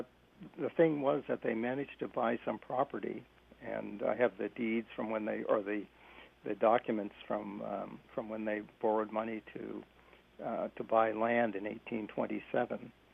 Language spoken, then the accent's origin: English; Halifax, Nova Scotia, Canada; born there; now in Wolfville, Canada; My father was born in Wolfville and educated here, but then he moved to Halifax, and so I was born in Halifax.